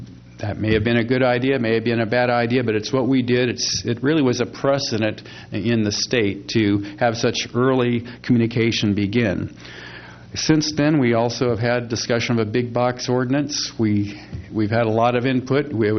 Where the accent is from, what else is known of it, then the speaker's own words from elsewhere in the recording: Atascadero, California, United States; I remember growing up in Atascadero, it just seems like we had a easier time to talk about some of our differences.